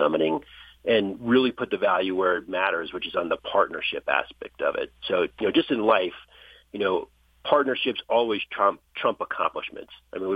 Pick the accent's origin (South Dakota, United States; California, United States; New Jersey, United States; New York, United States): New Jersey, United States; I grew up in New Jersey.